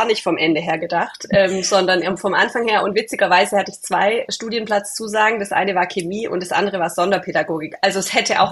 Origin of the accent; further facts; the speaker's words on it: Tübingen, Baden-Württemberg, Germany; ich komme ja aus Tübingen ursprünglich sogar.